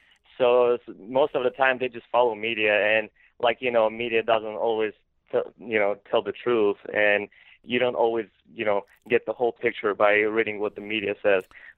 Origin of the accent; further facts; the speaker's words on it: Nagorno-Karabakh, Azerbaijan; English is a second language; So, being a person who was born in Artsakh, lived there and raised there, and from many generations, I'm from Artsakh.